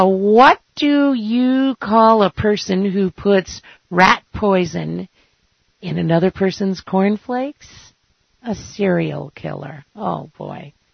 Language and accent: English; New England, United States; I grew up in New England, so Halloween was always pretty darn cold.